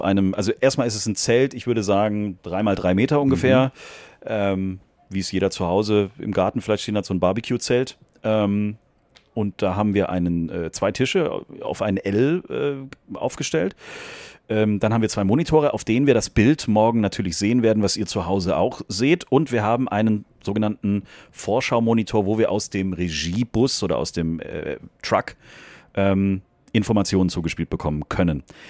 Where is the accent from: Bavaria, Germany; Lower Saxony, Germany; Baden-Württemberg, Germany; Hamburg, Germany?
Baden-Württemberg, Germany; Stuttgart; Ich als Stuttgarter